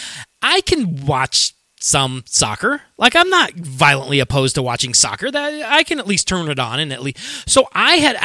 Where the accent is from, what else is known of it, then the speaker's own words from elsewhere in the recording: Colorado, United States; I mean, like I said, I'm from Colorado. I don't have an allegiance, to England and all that kind of stuff.